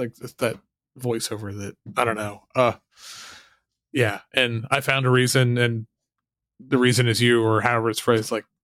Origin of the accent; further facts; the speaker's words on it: Oklahoma, United States; Even growing up in Oklahoma, somehow I've never seen her